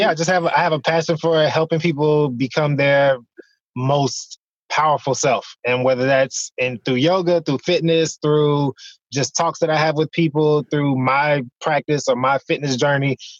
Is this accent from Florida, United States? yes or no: yes; Opa-locka, Florida, United States; I'm from Miami, from Opa-locka.